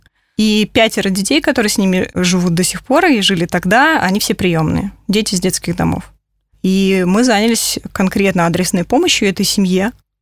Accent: Russian North, Russia; now in Moscow, Russia; Ну, я не москвичка, я просто в Москве живу уже давно, а вообще я северянка, то есть я северный человек.

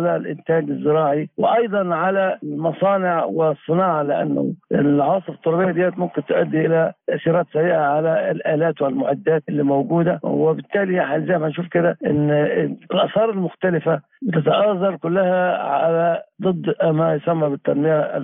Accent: Aswan Governorate, Egypt; عندنا في مصر في أكبر مشروع للطاقة الشمسية على مستوى العالم في بنبان في أسوان

